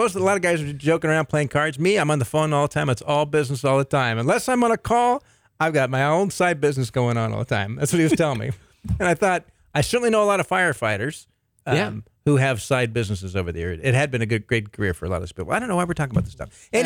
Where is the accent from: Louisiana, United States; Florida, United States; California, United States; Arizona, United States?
California, United States; I grew up in Southern California area.